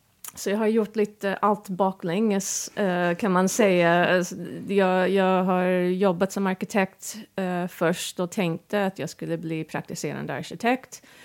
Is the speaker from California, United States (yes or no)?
no; Mechanicsville, Maryland, United States; now in Sweden; Jag kommer från Mechanicsville, Maryland.